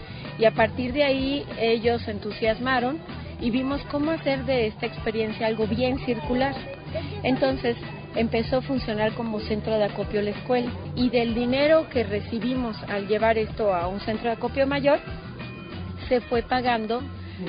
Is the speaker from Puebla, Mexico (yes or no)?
no; Querétaro, Mexico; vengo de Querétaro